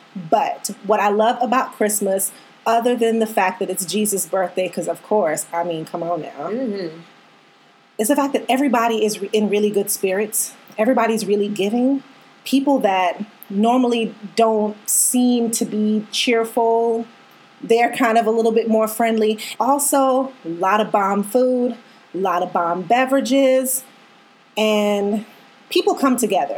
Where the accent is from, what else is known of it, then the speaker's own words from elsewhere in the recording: Jamaica; a little island girl, I appreciated having some representation because they're in the ocean. I'm from Jamaica.